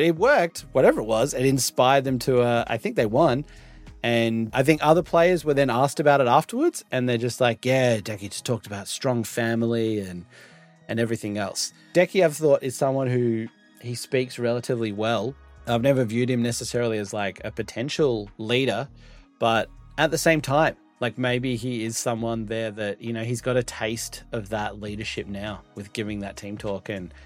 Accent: Melbourne, Victoria, Australia; when I was a little boy growing up in Melbourne, Australia, and, you know, working on Chapel Street was really, really tough.

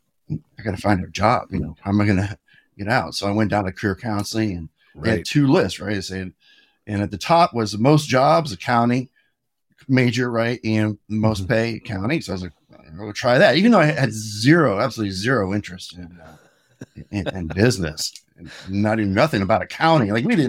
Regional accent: Houston, Texas, United States; also born or lived in St. Louis; I was born in St. Louis. We moved to Houston, Texas when I was pretty young.

